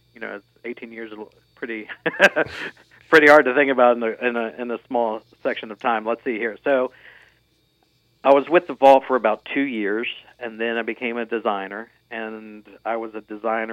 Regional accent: Winchester, Virginia, United States; Sure, I'm originally from outside D.C. in a small town called Winchester, Virginia, the birthplace

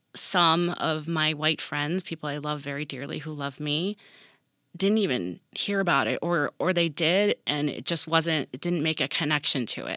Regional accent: Buffalo, New York, United States; So I am from Buffalo, and in that neighborhood, I was raised in that neighborhood.

